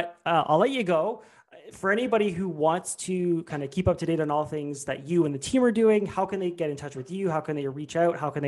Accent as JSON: {"language": "English", "country": "Canada", "said": "speaking as a Canadian"}